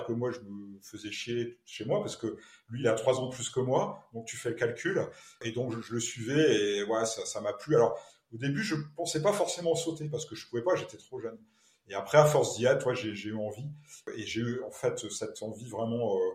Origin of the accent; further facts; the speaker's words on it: Hauts-de-France, France; moi, je suis du Nord, hein, je suis basé à Lens